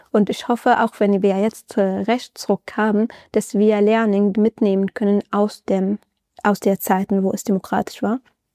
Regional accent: Syria; schon für mich als Syrerin

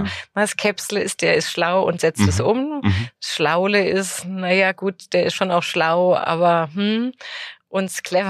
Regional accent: Munich, Bavaria, Germany; wir schaffen es als Münchner

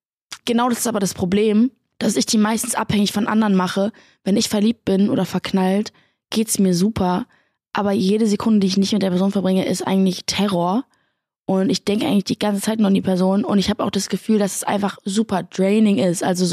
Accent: Berlin, Germany; Ich komme aus Berlin und ich habe 2 große Brüder.

